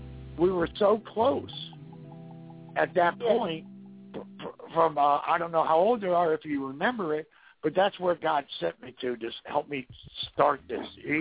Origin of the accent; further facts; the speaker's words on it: Fort Lauderdale, Florida, United States; I grew up in Stadium Park, Fort Lauderdale, just about a quarter mile from where the Yankees used to have their spring training.